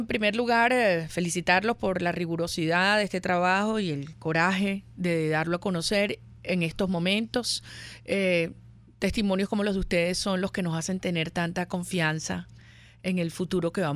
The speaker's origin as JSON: {"language": "Spanish", "country": "Venezuela", "said": "mi agradecimiento como venezolana"}